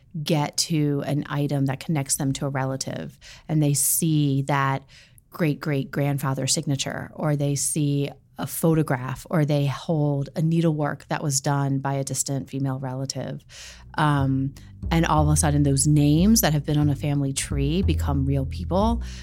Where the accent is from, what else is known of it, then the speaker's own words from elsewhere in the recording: Washington, D.C. area, United States; I grew up outside of Washington, D.C., so we were always at the Smithsonian and at the zoo and at the Children's Museum, and they were kind of like my playground.